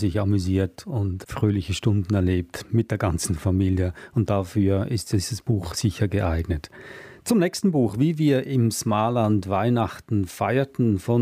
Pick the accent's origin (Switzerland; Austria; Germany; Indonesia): Switzerland; Also ich bin ja in der Schweiz aufgewachsen